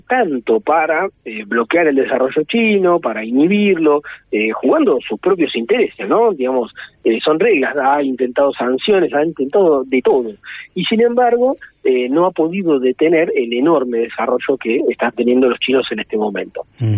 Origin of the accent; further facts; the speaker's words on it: Argentina; Y es claro que nosotros, digo, como Argentina, como región, como América Latina, podríamos aprovecharnos de esa situación.